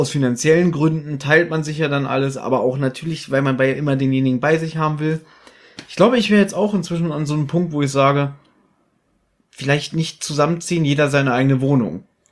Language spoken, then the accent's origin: German; Berlin, Germany; born there; ich bin in Berlin geboren und bin hier allein in dieser großen Stadt.